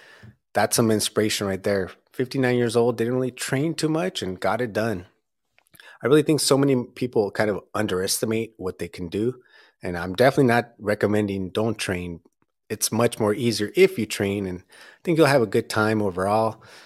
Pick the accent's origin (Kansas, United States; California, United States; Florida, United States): California, United States; Azusa; I'm from Azusa